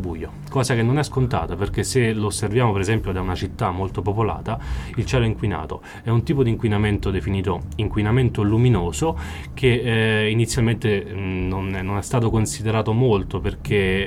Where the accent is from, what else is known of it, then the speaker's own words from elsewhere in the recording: Terni, Umbria, Italy; Noi proveniamo da Terni, okay